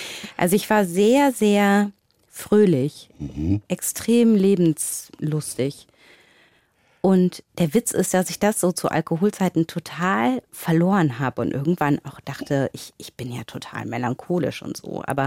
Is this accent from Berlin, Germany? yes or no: no; Wuppertal, North Rhine-Westphalia, Germany; Also in Wuppertal.